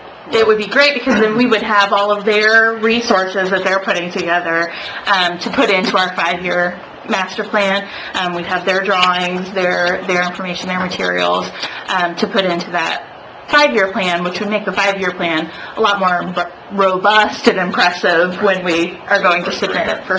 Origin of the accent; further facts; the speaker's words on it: Rossville, Indiana, United States; I grew up in Rossville, which is over near... It's between Lafayette and Kokomo